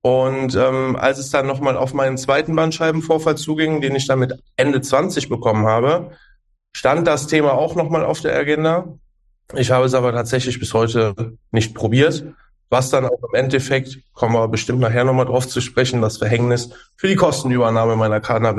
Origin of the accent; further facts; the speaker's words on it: North Rhine-Westphalia, Germany; ich bin 36 Jahre alt. Ich komme hier aus der Gegend von Düsseldorf